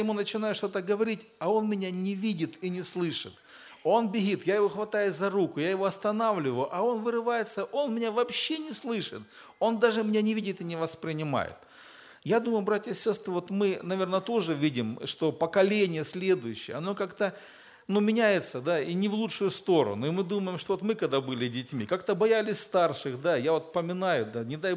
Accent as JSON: {"language": "Russian", "town": "Adler", "region": "Krasnodar Krai", "country": "Russia", "said": "Родом. Ну, я из Адлера приехал. Из Адлера."}